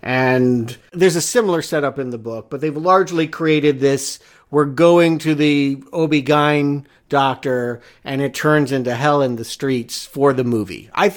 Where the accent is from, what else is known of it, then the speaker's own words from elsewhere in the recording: the South, United States; Oh, yeah. I'm from the South and we moved to the North and then we'd go on these 12-hour road trips.